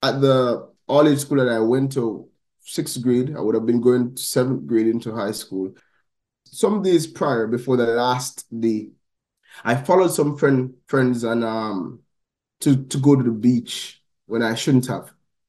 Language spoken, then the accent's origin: English; Falmouth, Trelawny, Jamaica; also born or lived in Montego Bay, Jamaica; I was born in Montego Bay, Jamaica, and I grew up in Falmouth, Trelawney. So that's where my formative years took place. I went to Falmouth All-Age School.